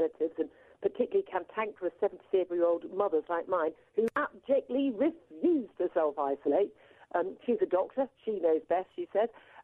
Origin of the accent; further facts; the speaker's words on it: United Kingdom; To be fair, we're British.